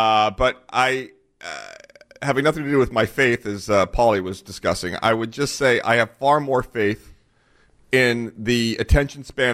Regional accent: Scituate, Massachusetts, United States; also born or lived in Weymouth; I hope you know my first ever place of my first ever abode was in Scituate. I was born in Weymouth in South Shore Hospital and lived in Scituate until I was

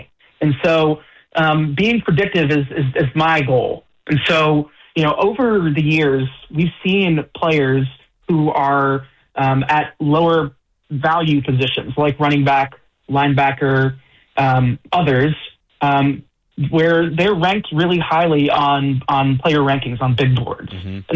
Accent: Cincinnati, Ohio, United States; I grew up in Cincinnati

